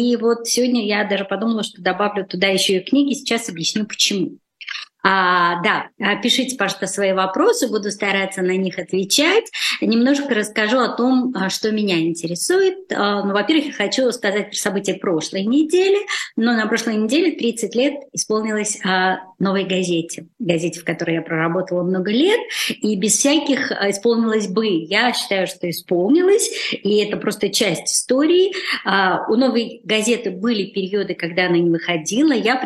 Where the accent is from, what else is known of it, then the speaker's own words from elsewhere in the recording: Rostov-on-Don, Rostov Oblast, Russia; но я из Ростова